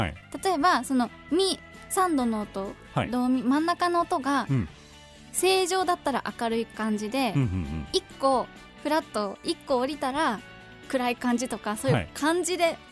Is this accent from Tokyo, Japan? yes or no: no; Kumamoto, Japan; 私熊本なんですけど、はい、大学は鹿児島に行ったんですね。